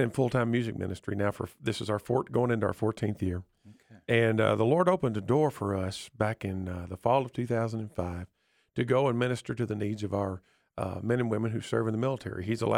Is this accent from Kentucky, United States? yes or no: yes; Kentucky, United States; now in Nashville, United States; And we, my hometown is up in Kentucky, and we live in Nashville, Tennessee.